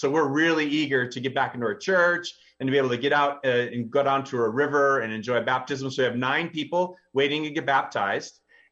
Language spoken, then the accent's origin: English; Wisconsin, United States; now in Turkey; It's exciting to be joining you guys from the Middle East, from Turkey. I'm from Wisconsin